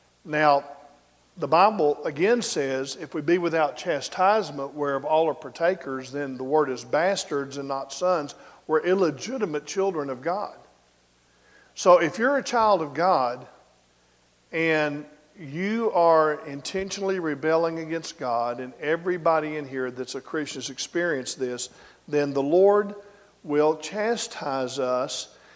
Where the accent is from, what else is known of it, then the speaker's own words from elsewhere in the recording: Valonia, Arkansas, United States; from down in Pulaski County, Maumelle, Arkansas, near my hometown of Valonia.